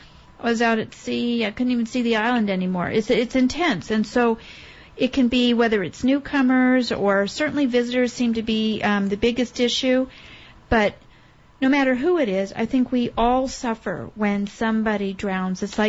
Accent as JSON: {"language": "English", "region": "Arizona", "country": "United States", "tie": "born or raised there", "said": "I wasn't born here. I've been here a long time, but I grew up in Arizona, doesn't have a lot of water."}